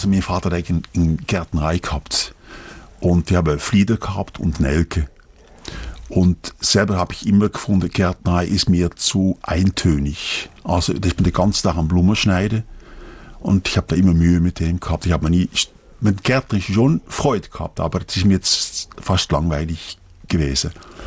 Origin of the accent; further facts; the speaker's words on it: Netherlands; now in Bern, Switzerland; Also ein Stück Holland kommt, wenn man das einfach hört, tut ihm eigentlich gut, obwohl meine Heimat ist jetzt Bern hundertprozentig. Also wenn ich nach Holland zurückkomme, dann ist meine Mutter wohnt noch da.